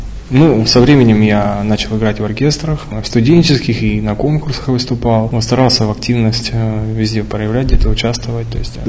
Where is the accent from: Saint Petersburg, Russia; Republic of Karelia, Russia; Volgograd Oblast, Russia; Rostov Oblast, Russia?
Rostov Oblast, Russia; Rostov-on-Don; Сам с родом с Ростова, получается, на юге. Родился я, в общем-то, в хорошей семье.